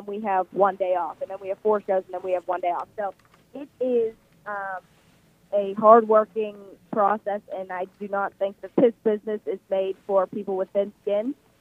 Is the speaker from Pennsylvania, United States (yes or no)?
yes; Pittsburgh, Pennsylvania, United States; And I'm from Pittsburgh.